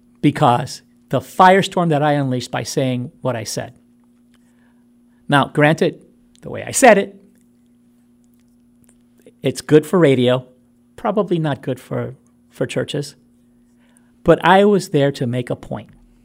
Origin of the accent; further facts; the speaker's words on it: Brooklyn, New York, United States; I'm from Brooklyn, so I've definitely got some rough edges around me.